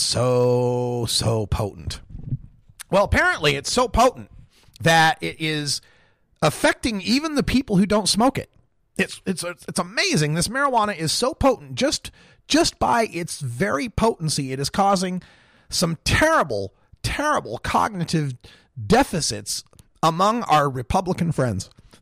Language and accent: English; Idaho, United States; I'm talking, of course, about my home state, my birth state of Idaho.